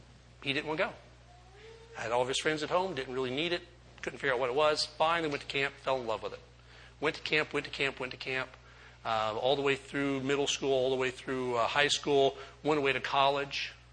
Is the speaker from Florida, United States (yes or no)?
yes; Orlando, Florida, United States; I grew up in Orlando